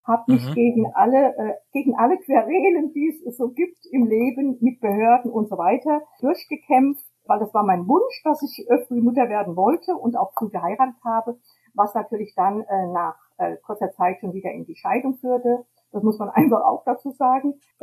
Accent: Hesse, Germany; Ja, ich bin in einer Kleinstadt in Hessen aufgewachsen

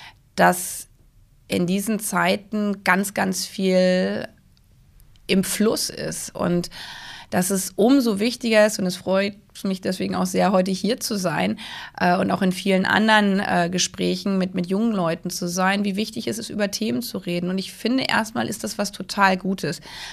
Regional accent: East Germany, Germany; gerade in Ostdeutschland, wo ich herkomme

